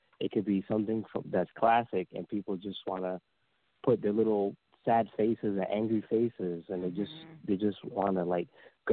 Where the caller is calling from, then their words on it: Tampa, Florida, United States; I'm calling from Tampa, Florida.